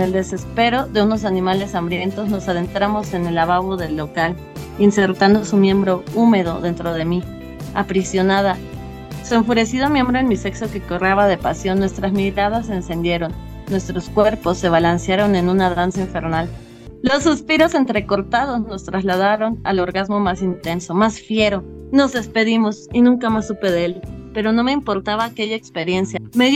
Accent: State of Mexico, Mexico; sí me tengo que preocupar porque soy del Estado de México

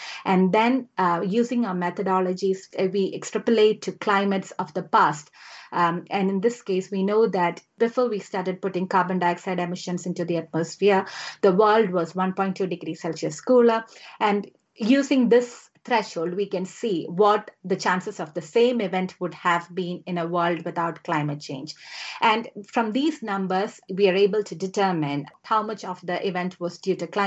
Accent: India; English is a second language; I would just like to reflect on something that comes from my part of the world. I come from India. So we have, we are a monsoon dependent country.

